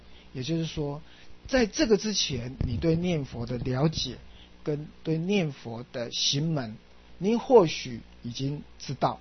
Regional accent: Kaohsiung, Taiwan; born there; 我是1949年高雄市出生的哈，所以我的籍贯呢啊，我的父亲呢是大陆 来到台湾的，所以我小时候这个写的籍贯都是浙江奉化

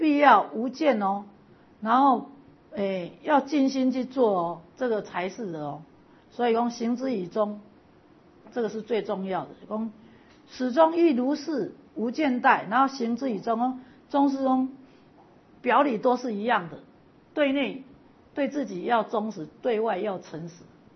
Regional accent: Taiwan; 那因为我们台湾人很好善，很爱做善事

